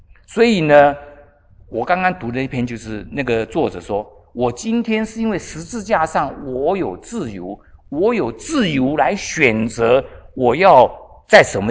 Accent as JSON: {"language": "Chinese", "country": "Taiwan", "said": "穿山甲，我们台湾也在吃穿山甲，台湾也没事"}